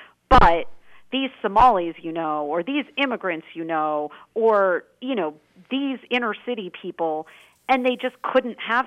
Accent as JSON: {"language": "English", "region": "Wisconsin", "country": "United States", "tie": "born or raised there", "said": "I'm from Wisconsin. I live in California, but I, you know, was raised in Wisconsin."}